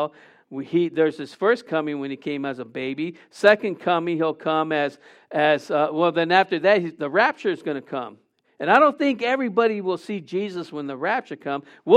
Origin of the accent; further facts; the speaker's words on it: San Diego, California, United States; And because we're from San Diego, we don't see lightning like they do out there in North Carolina.